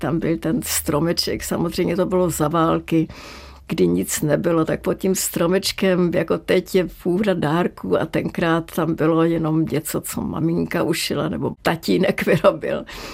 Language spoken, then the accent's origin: Czech; Zlín, Zlín Region, Czechia; born there; Já jsem se narodila ve Zlíně a tam ještě vždycky byl na Vánoce sníh